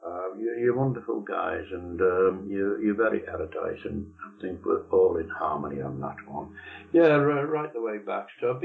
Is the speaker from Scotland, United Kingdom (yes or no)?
no; Southport, North West England, United Kingdom; born there; I was born in Southport, a town located about 15, 20 miles away from Liverpool to avoid the bombs